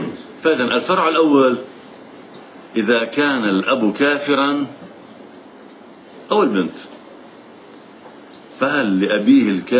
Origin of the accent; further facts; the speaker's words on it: Lebanon; أو في عندنا في لبنان